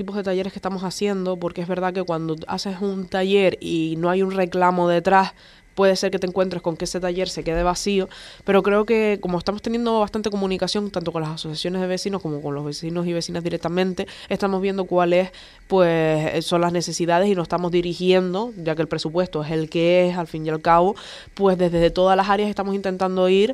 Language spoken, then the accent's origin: Spanish; Charco, Spain; Yo, por ejemplo, soy del Charco y yo me crié dentro de cuando estaba el Centro Cultural en el Charco